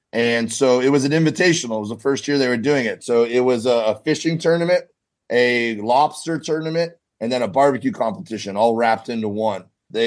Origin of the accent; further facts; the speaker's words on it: Miami, Florida, United States; But most of our stories or episodes end up being about something with our growing up in Miami or some crazy stuff that, you know, all the Florida man stuff.